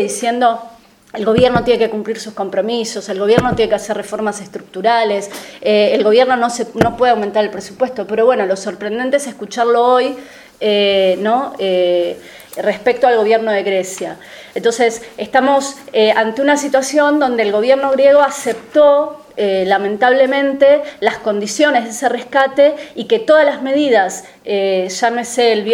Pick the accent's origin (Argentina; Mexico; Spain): Argentina; yo vengo de Argentina